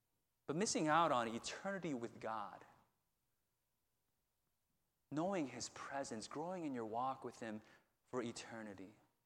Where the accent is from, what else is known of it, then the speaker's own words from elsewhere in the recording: Chicago, Illinois, United States; I'm a Cubs guy because I'm from Chicago.